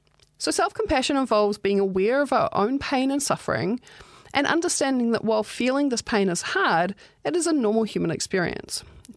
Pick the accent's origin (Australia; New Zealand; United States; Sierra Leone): Australia; I find being Australian, it doesn't have some of the issues that we have